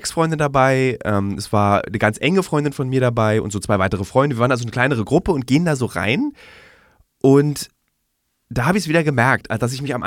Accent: Berlin, Germany; am 24. Dezember geht man in Berlin, als Berliner gerne in Clubs

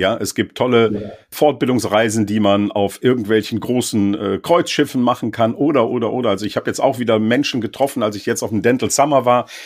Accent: North Rhine-Westphalia, Germany; ich komme ja aus dem Rheinland, auch obwohl ich an der Nordsee wohne.

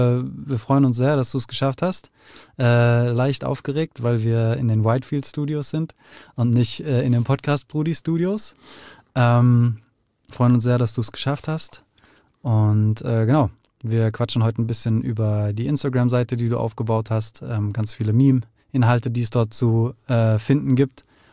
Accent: Frankfurt, Hesse, Germany; Also ich bin, glaube ich, bis ich 27 bin, nie aus Frankfurt raus. Dann war ich so ein halbes Jahr in Holland für einen Master und dann musste ich aber auch wieder zurückkommen.

